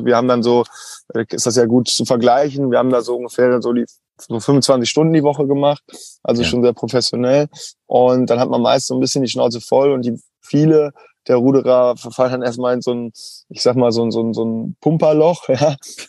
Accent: Herne, North Rhine-Westphalia, Germany; ich komme aus dem Ruhrgebiet, ursprünglich geboren in Herne, eigentlich würde ich lieber Wanne-Eickel sagen, aber ich bin tatsächlich in Herne geboren, weil Wanne-Eickel keine eigenständige Stadt mehr ist

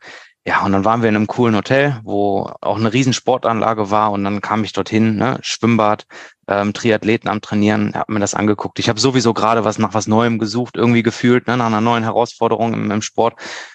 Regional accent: Neuss, North Rhine-Westphalia, Germany; Aufgewachsen bin ich in Neuss, bin dann nach Ratingen gezogen mit meiner Mutter, nach der Trennung mit meiner Schwester zusammen

